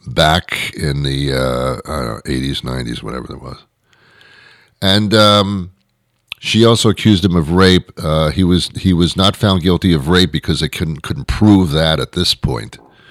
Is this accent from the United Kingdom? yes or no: no; New Jersey, United States; I was brought up in New Jersey, you know, for my real young years as a little kid.